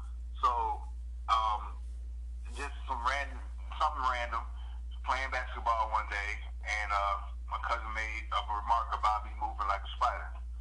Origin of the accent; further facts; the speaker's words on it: Decatur, United States; also born or lived in New Jersey; So I'm going to keep it real. I was raised in Decatur, but I was born in New Jersey. But I don't know shit about New Jersey.